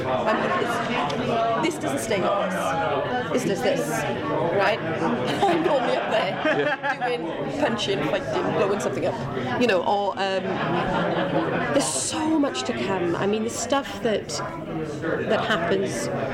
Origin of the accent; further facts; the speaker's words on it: Wales, United Kingdom; accent: Welsh; I'm glad they've taken us on board and my little Welsh accent.